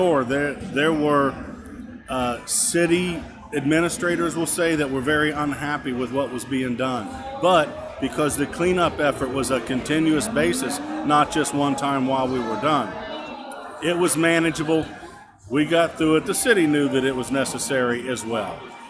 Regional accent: Cincinnati, Ohio, United States; Well, I'm from the Cincinnati, Ohio area

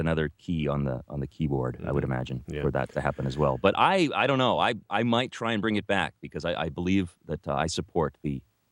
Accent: Canada; I'm not even American. I'm Canadian.

